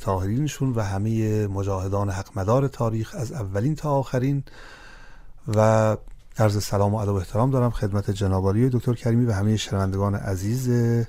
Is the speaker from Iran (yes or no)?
yes; Iran; چون ما ایرانی هستیم داریم میگیم؟